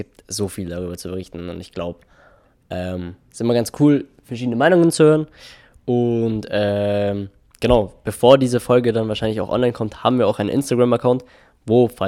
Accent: Bavaria, Germany; 22 Jahre alt, ich komme auch aus dem gleichen Kaff sozusagen, wir kommen beide aus einem Kaff.

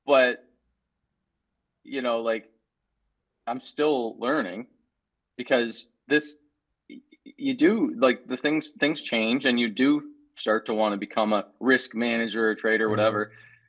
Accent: Atlantic Canada, Canada; I grew up in poverty on the East Coast of Canada

